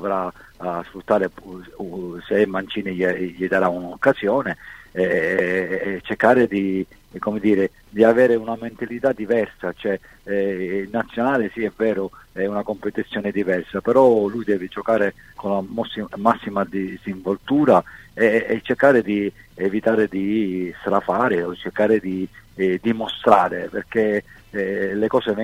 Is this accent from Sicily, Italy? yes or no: yes; Palermo, Sicily, Italy; rimango sempre tifoso, essendo un palermitano